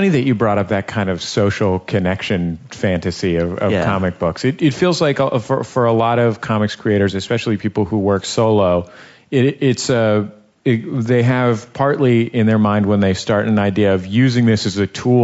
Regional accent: San Francisco, California, United States; We were talking about Berkeley, and I'm from San Francisco, and you know, you went to UC Berkeley.

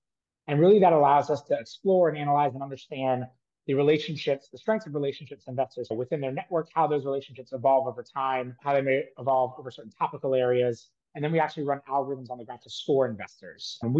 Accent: New Orleans, Louisiana, United States; moved away as an adult; also born or lived in Australia; I grew up in New Orleans, actually started my first business in college, raised a very small amount of capital and failed, but became addicted to that experience. And so after graduating, I actually moved to Australia

